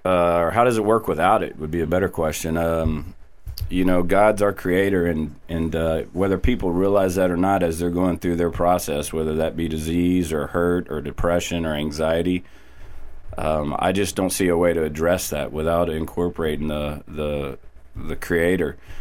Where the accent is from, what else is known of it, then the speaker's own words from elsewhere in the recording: Austin, Texas, United States; Well, I was born here in Austin, Texas, and I'm actually a third-generation physician.